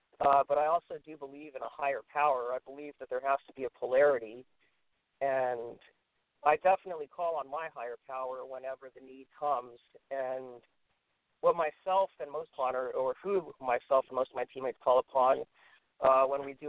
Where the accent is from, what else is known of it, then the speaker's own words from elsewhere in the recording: Salem, Massachusetts, United States; I came from Salem, Massachusetts.